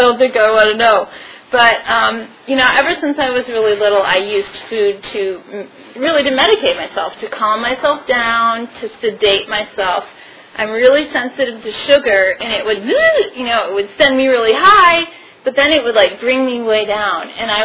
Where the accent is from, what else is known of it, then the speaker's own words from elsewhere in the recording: Midwest, United States; I'm from the Midwest. Pull yourself up by your bootstraps.